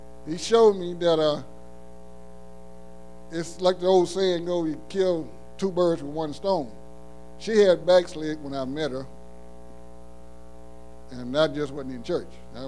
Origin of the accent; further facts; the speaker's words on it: Mississippi, United States; I'm originally from Mississippi. I was raised up in Missionary Baptist Church.